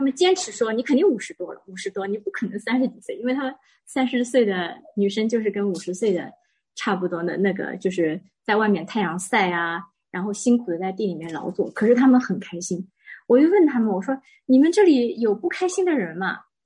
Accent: China; now in United States; 我们中国人也有的，我们自古以来就有这个祭奠，

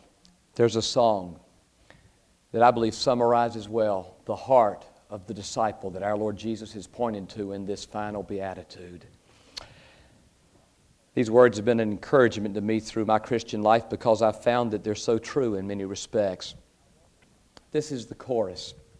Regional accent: the South, United States; And I'm from the South. That's not what I call them, but we Southerners are accused of that, you know.

